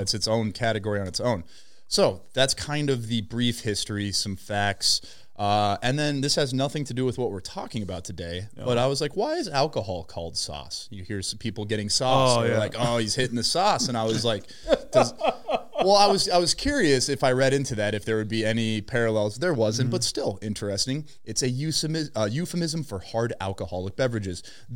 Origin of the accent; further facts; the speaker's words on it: Midwest, United States; See, as like a Midwesterner, you go, what's in ranch?